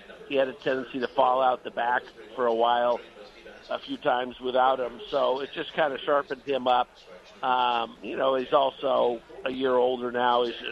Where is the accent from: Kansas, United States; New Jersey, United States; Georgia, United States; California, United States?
California, United States; Pasadena; You know, I'm a California guy. I've been based here my whole career, born and raised in Pasadena.